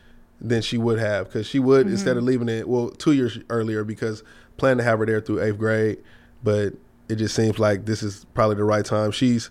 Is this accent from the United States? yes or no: yes; Oakland, California, United States; also born or lived in Berkeley; You know, I'm from West Oakland. I'm from 18th Street.